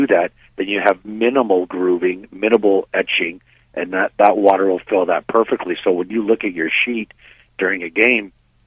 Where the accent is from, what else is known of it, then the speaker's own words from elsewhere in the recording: Windsor, Ontario, Canada; also born or lived in Alberta; But Windsor's home. It's, you know, I was born in Alberta when my parents first immigrated to Canada. We immigrated right to Alberta, Western Canada, and then my dad landed a job for Chrysler. That's how we ended up in Windsor.